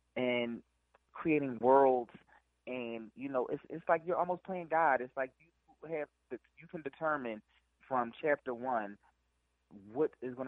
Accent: Philadelphia, Pennsylvania, United States; Because, as I said, I grew up in West Philly, Overbrook, Winfield area.

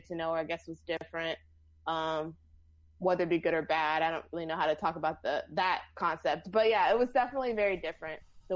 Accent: United States; I think it's also the fact that we're American women.

